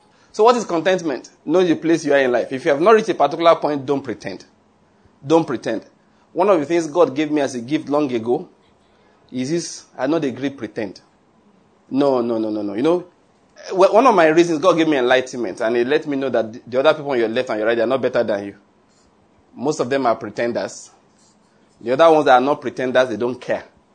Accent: Nigeria; I'm a Nigerian. I'm just here for a few weeks. I don't know how to do this.

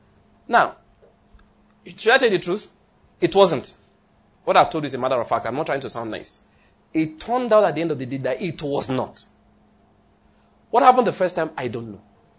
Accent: Ondo, Nigeria

